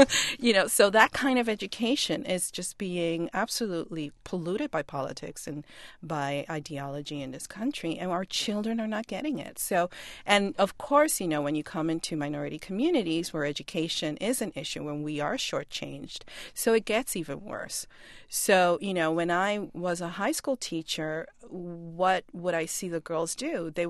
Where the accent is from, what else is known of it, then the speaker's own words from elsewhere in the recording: Puerto Rico; I mean, when I was growing up, and I grew up in Puerto Rico